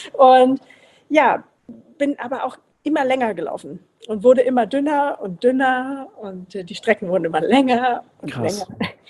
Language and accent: German; Berlin, Germany; Ich komme ursprünglich aus Berlin